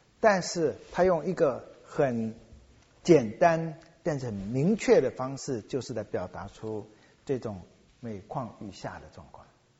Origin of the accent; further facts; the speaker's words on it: China; 好像我们中国人很看重历史